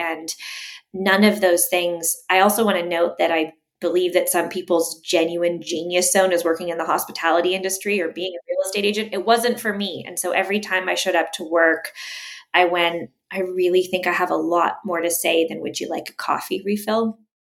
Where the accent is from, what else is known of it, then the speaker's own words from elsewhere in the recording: Canada; I'm Canadian. I was living in Edmonton, Alberta at the time.